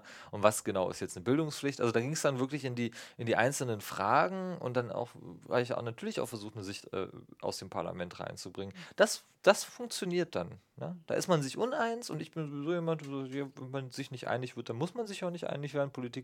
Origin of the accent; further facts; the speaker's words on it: Brandenburg, Germany; Ich komme aus Brandenburg, da ist die Mitte der Gesellschaft nicht bunt.